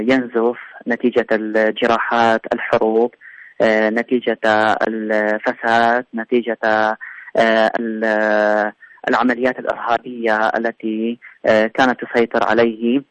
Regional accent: Iraq; في بلدنا العراق

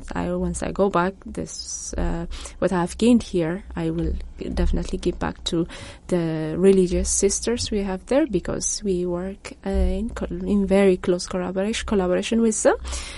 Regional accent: Ethiopia; I'm from Ethiopia, the Horn of Africa, and I work for the Catholic Bishops' Conference of Ethiopia as a communications coordinator at the Episcopal Conference.

